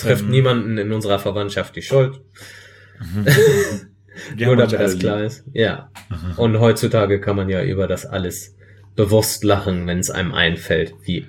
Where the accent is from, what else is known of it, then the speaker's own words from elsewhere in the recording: Germany; ich bin kulturell geprägt. Ich bin Deutscher.